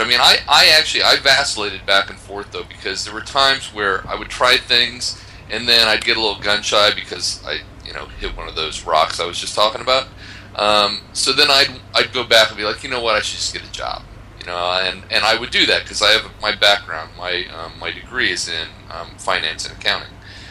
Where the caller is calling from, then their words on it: Poland; I am talking to you from Poland.